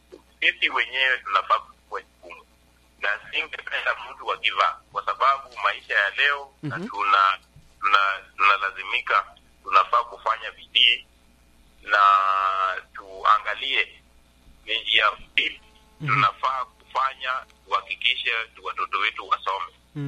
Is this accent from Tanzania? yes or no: no; Nairobi, Kenya; mimi ni kijana mwenye amelewa hapo Ngomongo, nimezaliwa na kulewa hapo Ngomongo Korogosho.